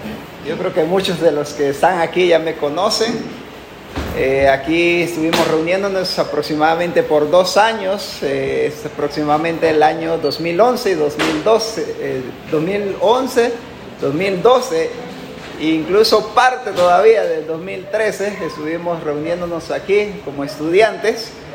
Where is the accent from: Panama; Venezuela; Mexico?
Panama; now in Guatemala; pues soy panameño. Pues aquí es, nos casamos aquí en Guatemala